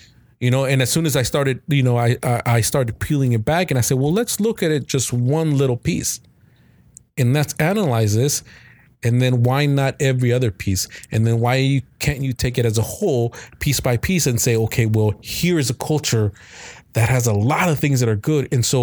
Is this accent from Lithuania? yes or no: no; Guatemala; now in United States; I was born in Guatemala, right?